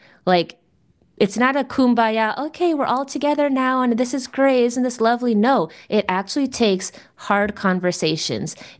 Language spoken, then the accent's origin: English; Miami, Florida, United States; I grew up in Miami with a Latin American family. My family's from Nicaragua, amongst the city of Latin Americans